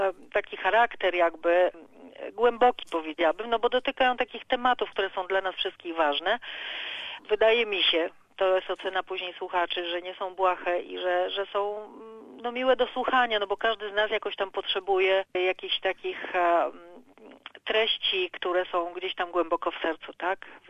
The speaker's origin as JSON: {"language": "Polish", "town": "Warsaw", "region": "Masovian Voivodeship", "country": "Poland", "moved": "as an adult", "lives_now": "Melbourne, Australia", "said": "Jestem z Warszawy. Tak troszkę za mężem przyjechałam, który tutaj mieszkał wiele, wiele lat dłużej niż ja."}